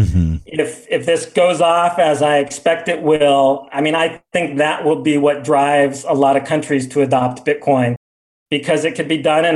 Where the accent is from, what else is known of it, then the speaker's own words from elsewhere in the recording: San Diego, California, United States; which is about what I pay in my hometown of San Diego.